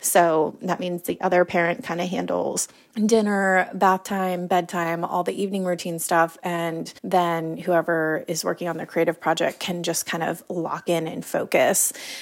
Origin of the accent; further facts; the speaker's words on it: Portland, Oregon, United States; I'm from Portland, Oregon